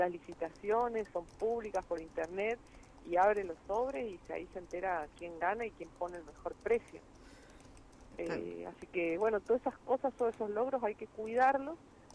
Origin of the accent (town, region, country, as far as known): Argentina